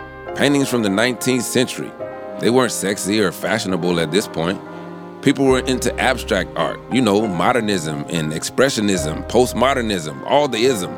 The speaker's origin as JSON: {"language": "English", "region": "the South", "country": "United States", "said": "We're both from the South"}